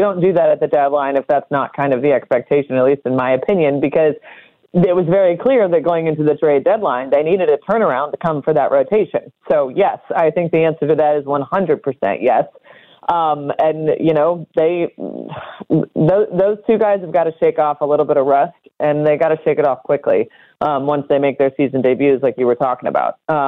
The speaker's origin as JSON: {"language": "English", "region": "Midwest", "country": "United States", "tie": "born or raised there", "said": "I pick a side based on where I was raised, and I was raised in the Midwest."}